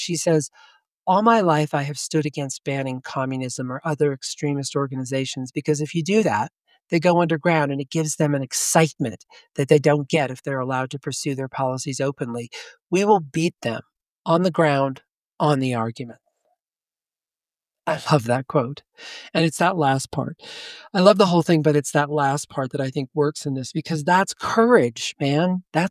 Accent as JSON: {"language": "English", "country": "United States", "said": "I am a Christian. I'm an American. I'm a Republican. And I'm an American before I'm a Republican."}